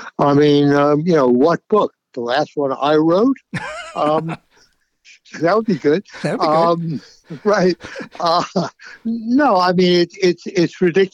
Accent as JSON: {"language": "English", "town": "New York City", "region": "New York", "country": "United States", "tie": "born or raised there", "said": "I grew up in Queens, in New York City, in a overwhelmingly Jewish neighborhood."}